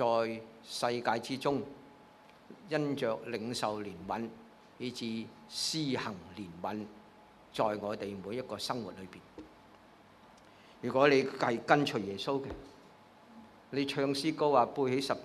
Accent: Hong Kong; 他们都是我们香港人的邻舍

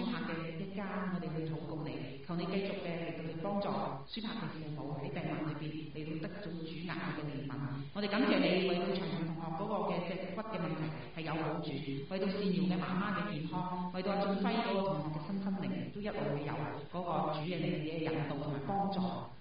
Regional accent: Hong Kong; 让我哋今日成为香港人，我哋并唔系徒然嘅

